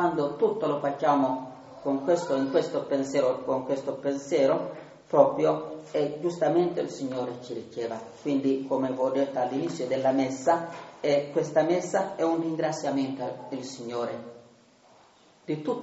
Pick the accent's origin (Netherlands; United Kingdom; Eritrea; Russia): Eritrea; Italian is a second language; now in Italy; Comunque io vengo dall'Eritrea, quasi da 4 mesi che mi trovo in Italia.